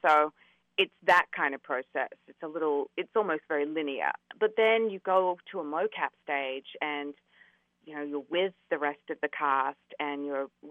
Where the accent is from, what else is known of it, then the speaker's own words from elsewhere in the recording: Australia; accent: Australian; And also, I think at the time, stereotypically, I don't look, you know, like Australia